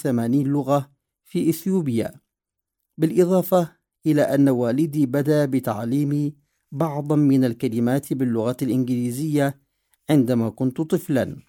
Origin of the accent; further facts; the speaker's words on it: Yemen; also born or lived in Ethiopia; فإذا قلت أنا يمني وأتحدث اللغة العربية، الناس ستفترض أني الشخص العربي المعتاد في مخيلتهم، وبالتأكيد هذا ليس أنا. وإذا قلت إني إثيوبي وأتحدث الأمهرية،